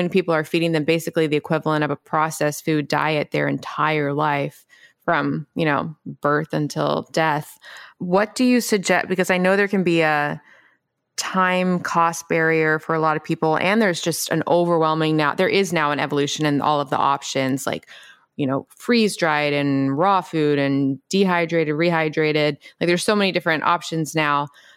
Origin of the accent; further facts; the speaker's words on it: Memphis, Tennessee, United States; I grew up in Memphis.